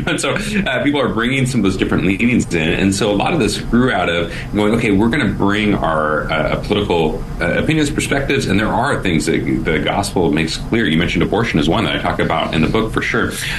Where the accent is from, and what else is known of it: Portland, Oregon, United States; born or raised there